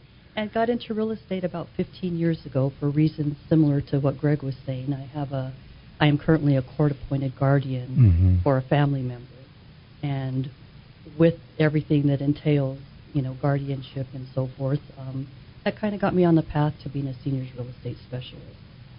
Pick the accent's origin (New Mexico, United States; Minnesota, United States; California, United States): New Mexico, United States; Albuquerque; born there; also born or lived in Central America / Washington, D.C. / Houston; I was born here in Albuquerque as well, but I grew up in a few different countries, actually. So I missed all of my formidable school years in Albuquerque or New Mexico. Lived in Central America for about 6 years and then came back to the U.S., lived in D.C., Houston